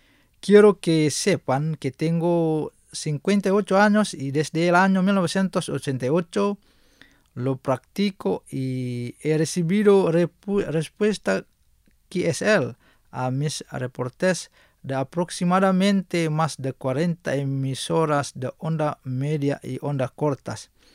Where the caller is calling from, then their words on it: Santiago de Cuba, Cuba; desde Santiago de Cuba, en la región oriental cubana y específicamente en esta provincia que es la ciudad héroe de Cuba, les escribo y saludo. Soy un oyente cubano